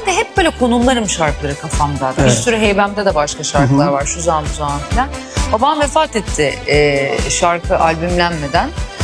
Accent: İzmir, Turkey; now in Istanbul, Turkey; çok fazla İzmir gitgeli olan bir evde büyüyorum. Sonrasında da okul hayatım İzmir'de devam ediyor. İzmir'de büyüdüm. Ve İstanbul'a da İzmir'den geldim.

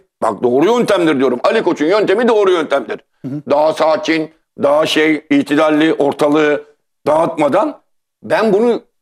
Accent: Istanbul, Turkey; Ben Karagüm semtinde doğmuşum. Tamam mı? 25-30 yaşına kadar orada kalmışım. Ondan sonra bu yaşıma kadar da hala her hafta biliyorsun haftanın 2-3 günü semte giderim. Tabii. Ben Karagüm'den kopmam.

